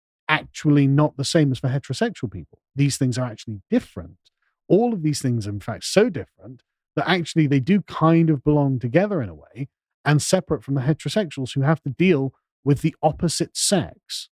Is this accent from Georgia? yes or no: no; England, United Kingdom; I'm an Englishman, right?